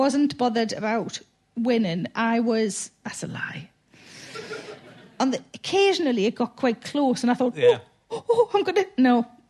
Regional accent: North East England, United Kingdom; accent: Geordie; I don't think I've ever sounded as Geordie as that.

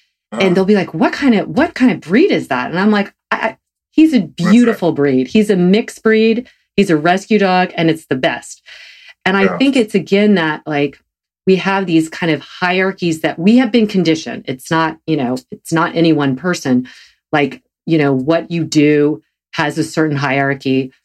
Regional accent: the South, United States; I'm a Protestant from the South.

